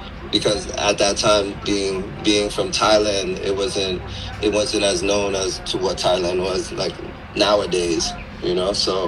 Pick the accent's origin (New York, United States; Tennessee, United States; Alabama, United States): New York, United States; So growing up in New York, and then growing up later as I became like a teenager